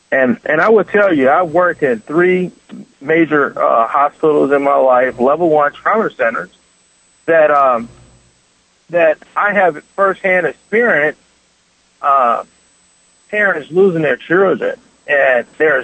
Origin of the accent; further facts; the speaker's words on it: Chicago, Illinois, United States; now in Colorado, United States; politics has been a part of my life ever since I was a young child growing up in the Chicago area, and parents moving to the Colorado area in the early 80s.